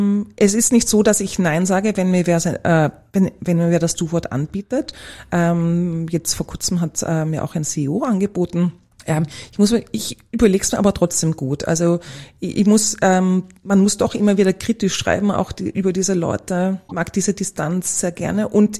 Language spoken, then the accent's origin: German; Vienna, Austria; ist ein tschechischer Name. Ich bin eine typische Wienerin